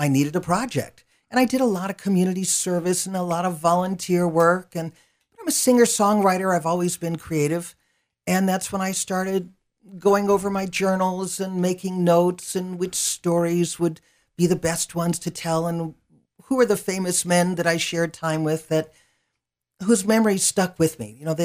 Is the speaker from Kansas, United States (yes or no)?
no; California, United States; I grew up in California, so it's like year-round summer.